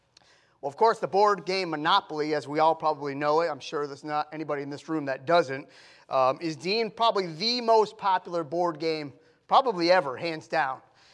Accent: New England, United States; now in Texas, United States; But we were born and raised in New England.

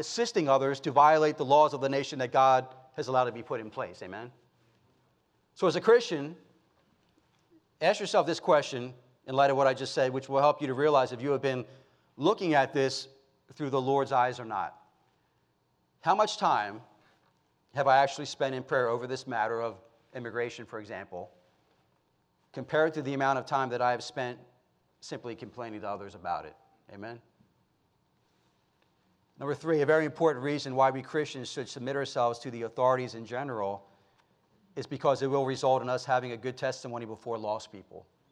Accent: United States

